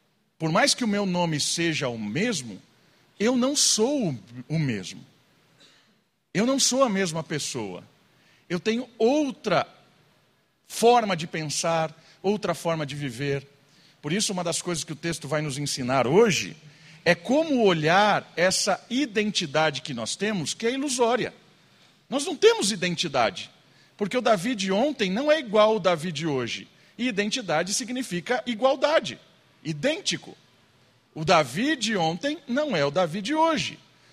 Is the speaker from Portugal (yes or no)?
no; Atibaia, São Paulo, Brazil; Eu cresci em Atibaia. Eu nasci naquela casa onde meu pai mora até hoje. Bairro Terceiro Centenário, 1083. Jardim Terceiro Centenário. Nasci lá, cresci lá.